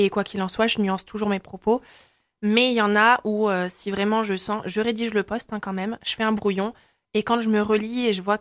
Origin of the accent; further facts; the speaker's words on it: Auvergne-Rhône-Alpes, France; Alors, je suis une vraie auvergnate, hein, pour le coup.